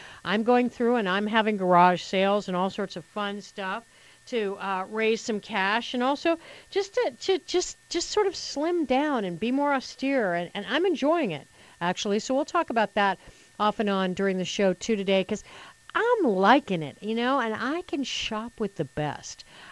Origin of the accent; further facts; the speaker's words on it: Puerto Rico; born or raised there